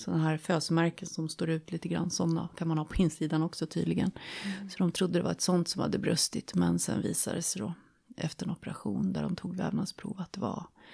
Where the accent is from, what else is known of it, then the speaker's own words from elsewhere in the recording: Jämtland County, Sweden; now in Stockholm, Sweden; Jag är 50 år. Jag kommer från Jämtland. Flyttade ner till Stockholm i början på 90-talet.